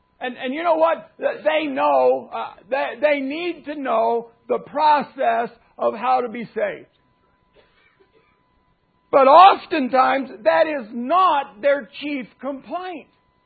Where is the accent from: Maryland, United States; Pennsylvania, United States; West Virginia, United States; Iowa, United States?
West Virginia, United States; I'm from West Virginia. We had outdoor plumbing for a while, see?